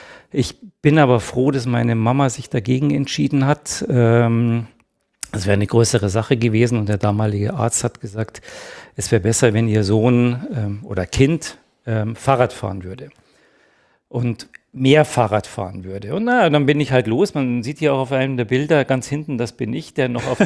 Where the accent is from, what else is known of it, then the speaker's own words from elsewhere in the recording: Ingolstadt, Bavaria, Germany; ich bin in Ingolstadt aufgewachsen und da haben wir ein bisschen auf dem Land, auch ein bisschen außerhalb von Ingolstadt gewohnt.